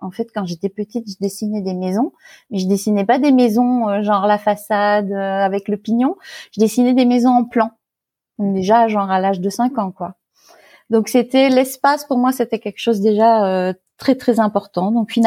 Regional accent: Île-de-France, France; also born or lived in Fayence, France; Alors j'ai grandi dans une très jolie propriété dans la région parisienne. La première partie de ma vie. Ensuite, mes parents ont déménagé et on est allé dans la Garrigue, dans le sud de la France, dans un petit village qui s'appelait Fayence.

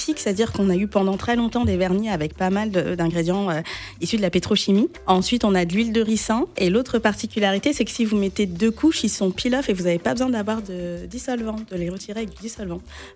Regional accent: Guadeloupe, France; parce que moi je suis guadeloupéenne

